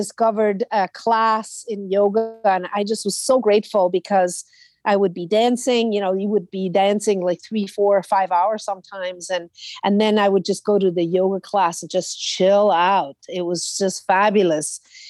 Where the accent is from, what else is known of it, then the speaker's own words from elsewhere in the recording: Switzerland; moved away; also born or lived in Brazil; So I'm originally from Switzerland and I lived in Brazil for a long time.